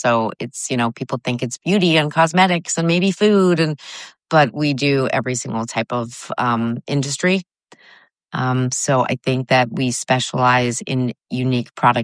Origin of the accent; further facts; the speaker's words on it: Canada; now in United States; I'm a Canadian, which living in the States, so that should just get me trust right away.